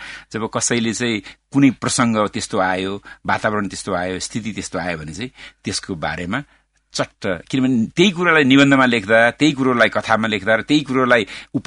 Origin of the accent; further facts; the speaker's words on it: Pokhara, Gandaki Province, Nepal; moved away as an adult; also born or lived in Hong Kong; now in United Kingdom; म जन्मे हुर्केको र आइएससीसम्म पढेको पोखरा नै. त्यसपछि आजभन्दा 32 वर्ष अघिदेखि म देश बाहिर नै छु.